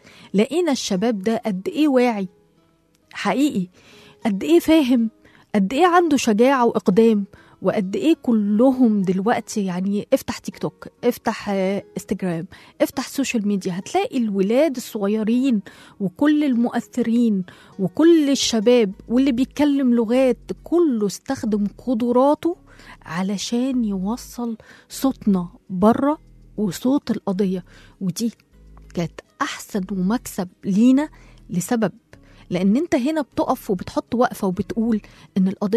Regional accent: Egypt; هي دي الرسالة اللي إحنا كمصريين عاوزين نوصلها

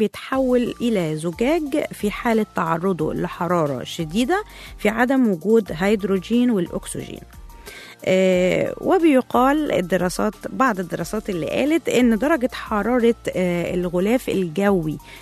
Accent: Egypt; او ايه مردوده علينا احنا كمصريين حتى

